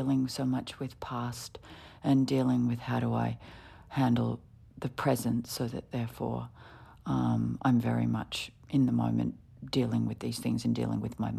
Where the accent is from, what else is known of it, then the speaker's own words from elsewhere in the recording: United States; born there; I was born on American soil, but my parents are both Australian.